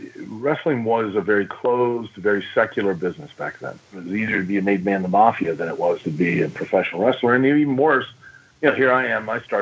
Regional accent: Lima, Ohio, United States; I grew up in Lima, Ohio. It's about an hour south of Toledo and an hour north of Dayton. It's out in the middle of nowhere.

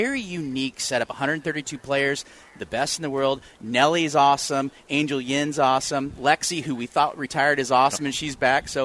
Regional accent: St. Louis, Missouri, United States; I grew up in St. Louis. I've always been kind of a fan of baseball.

